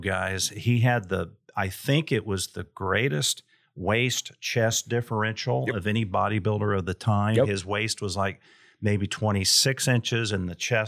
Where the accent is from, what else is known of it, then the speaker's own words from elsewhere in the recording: Kansas, United States; because I was a tailback from Kansas and there were several tailbacks from Texas who were much faster than I was.